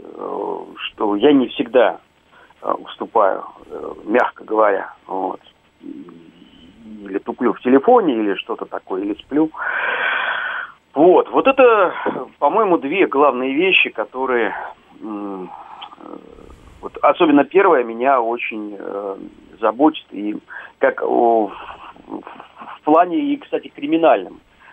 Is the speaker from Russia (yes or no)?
yes; Moscow, Russia; мне, как вот коренному москвичу